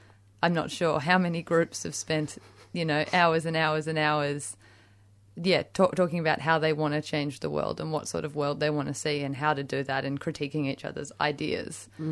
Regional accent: Australia; I feel like in Australia we just want to pretend like we've always been here, hanging out, being like British people.

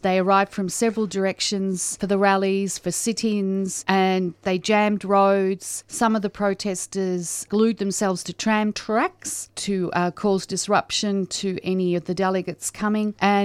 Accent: Australia; born there; it's actually not my home country. I was born in Australia.

